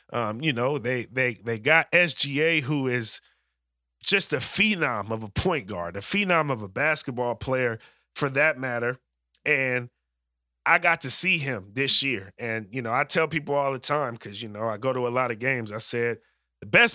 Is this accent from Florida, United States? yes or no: no; California, United States; who, you know, I grew up around being in the Bay Area.